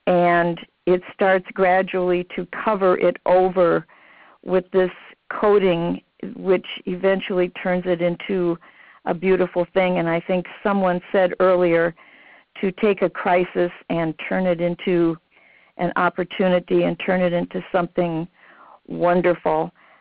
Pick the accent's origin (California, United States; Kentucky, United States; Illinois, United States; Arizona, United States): Illinois, United States; Sherrard; I'm from Sherrard, Illinois.